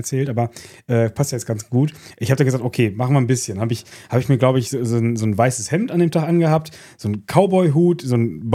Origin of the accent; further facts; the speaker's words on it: North Rhine-Westphalia, Germany; Ich bin stolzer Westfale.